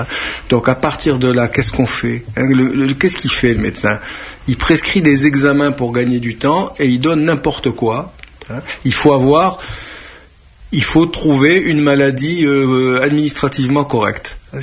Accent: Algeria; quand j'étais petit en Algérie

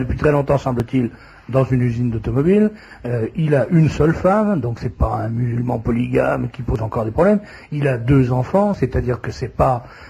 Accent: Nanterre, Île-de-France, France; Alors moi, il se trouve que, j'ai été élevé à Nanterre. Nanterre, c'est pas un haut lieu de la bourgeoisie française.

